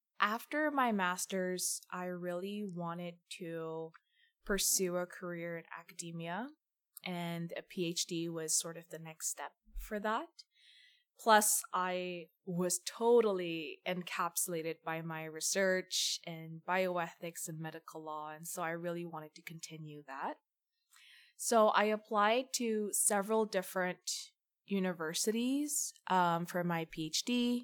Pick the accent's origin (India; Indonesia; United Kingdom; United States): Indonesia; Surabaya, East Java; moved away as an adult; now in Kingston, Canada; I moved to Canada from Indonesia in 2021. So I was born and raised in Surabaya, Indonesia, and moved here all the way to Canada in Kingston in 2021.